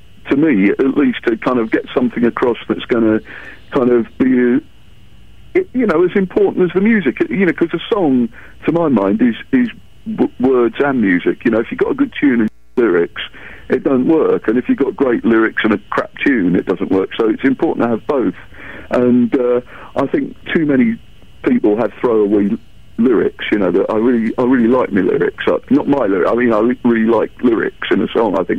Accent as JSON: {"language": "English", "region": "England", "country": "United Kingdom", "said": "I always sing in an English accent. It always has to be about England, because I'm English"}